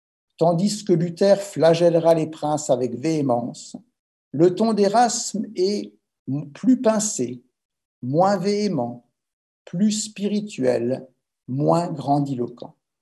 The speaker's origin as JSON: {"language": "French", "town": "Strasbourg", "region": "Grand Est", "country": "France", "said": "Je prends la liberté de le rappeler en tant que Strasbourgeois"}